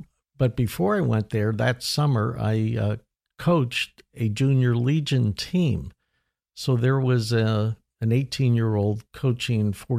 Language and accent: English; Pennsylvania, United States; Up in Pennsylvania, Kutztown University, which was about 30 miles west of my hometown.